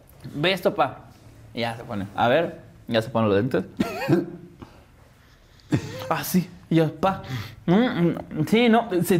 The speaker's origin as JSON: {"language": "Spanish", "region": "Mexico City", "country": "Mexico", "also_born_or_lived": "Chihuahua", "accent": "chilango", "said": "la gente del norte me super escucha chilango. Ajá. Y la gente de aquí muchas veces me dice, es que no te escuchas chilango, ¿no? Pero pues bueno, es porque la familia de mi mamá toda es del norte y la familia de mi papá toda es como de aquí y de Hidalgo."}